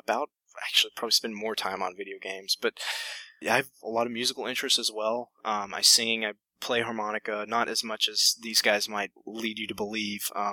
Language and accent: English; Alabama, United States; moved away as an adult; now in Colorado, United States; So yeah, I'm from Alabama, as most of you probably know, and lived there for 24 years. Actually, started to lose my accent while going to college in Alabama.